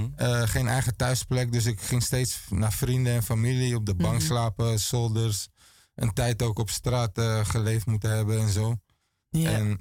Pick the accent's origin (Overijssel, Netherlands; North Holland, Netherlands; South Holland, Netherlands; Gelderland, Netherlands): North Holland, Netherlands; Amsterdam; Ik ben ras Amsterdammer geboren en getogen. Ik heb wel in elk stadsdeel geleefd en zo.